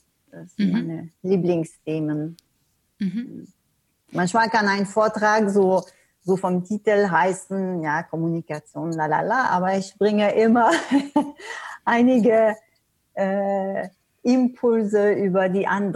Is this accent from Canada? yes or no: yes; Canada; German is a second language; also born or lived in Sweden; now in Germany; Ich komme aus Kanada, ich habe auch in Schweden gelebt.